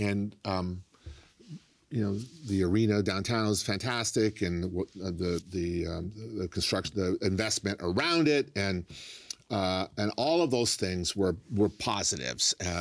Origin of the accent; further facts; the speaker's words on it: California, United States; as a Californian who I care about the state, care about my community